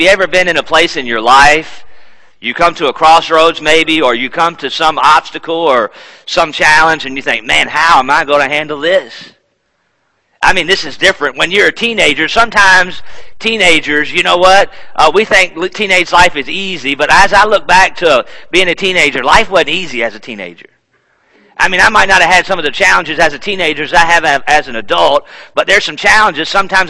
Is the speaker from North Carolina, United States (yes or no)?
yes; North Carolina, United States; I'm from North Carolina, cross-cultural marriage.